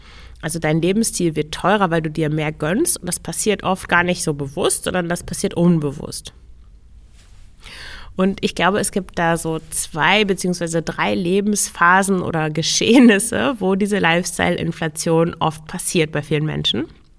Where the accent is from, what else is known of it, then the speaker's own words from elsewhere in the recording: Lower Saxony, Germany; Und ich komme aus dem Emsland und das Emsland war nach dem Krieg, das ist schon eine Weile her, aber war eine der ärmsten Regionen Deutschlands.